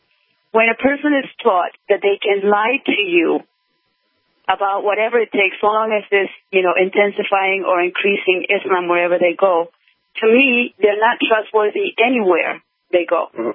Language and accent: English; United States; I, as an American, have been reading a lot and studying a lot about Muslims